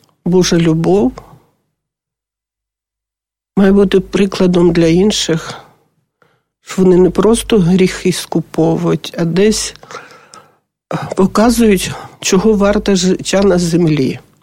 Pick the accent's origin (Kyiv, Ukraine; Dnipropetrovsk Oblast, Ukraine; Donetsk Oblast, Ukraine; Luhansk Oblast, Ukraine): Kyiv, Ukraine; А ми корінні кияни.